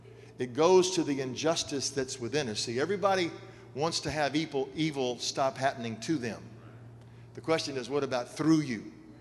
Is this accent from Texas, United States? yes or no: yes; Texas, United States; where I'm from, and growing up in Texas